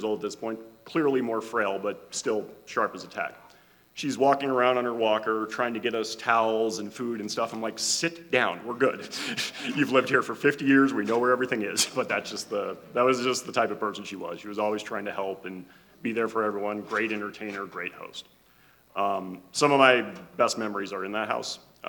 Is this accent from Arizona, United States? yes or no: yes; Arizona, United States; I live in Colorado now. I grew up in Arizona, was born here, graduated high school here.